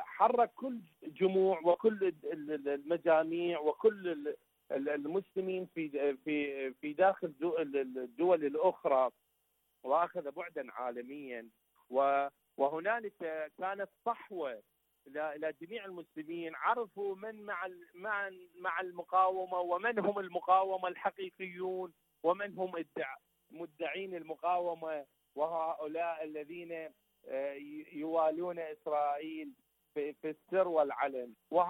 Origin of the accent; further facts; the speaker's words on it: Iraq; من العراق.